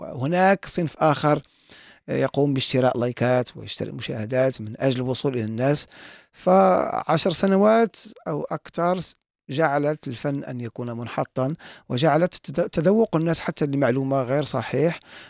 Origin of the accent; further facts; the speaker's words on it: Morocco; بلدنا المغرب